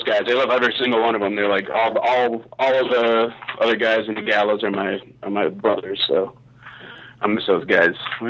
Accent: Williamston, Michigan, United States; now in Chicago, United States; I grew up in Lansing, Michigan. Well, just outside in Williamston, where our drummer Uriah grew up, too.

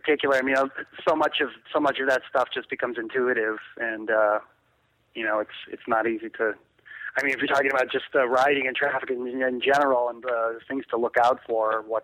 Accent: Eugene, Oregon, United States; I mean, I think I've sold more of my racks to Japan than to here in my hometown, Eugene.

